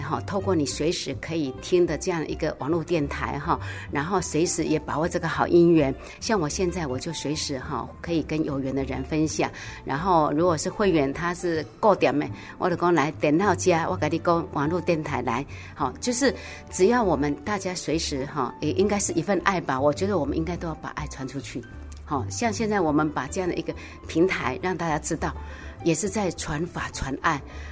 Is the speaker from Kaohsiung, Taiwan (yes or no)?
no; Taoyuan, Taiwan; 大家好，我是桃园的